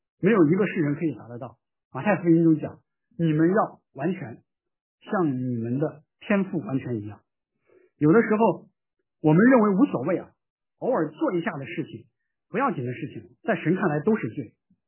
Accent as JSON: {"language": "Chinese", "country": "China", "said": "我们中国人大多不喜欢这个字，所以我把它弄得很淡了。"}